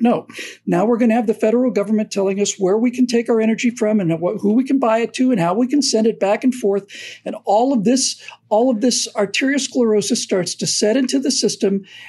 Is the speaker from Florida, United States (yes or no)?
yes; Florida, United States; which I did growing up in Florida in the Arab oil embargo.